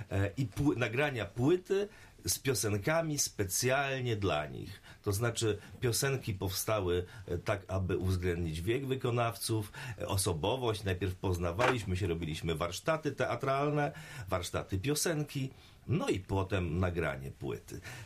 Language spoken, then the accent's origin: Polish; Świętokrzyskie Voivodeship, Poland; Może nie do końca jesteśmy góralami, ale jak najbardziej Góry Świętokrzyskie.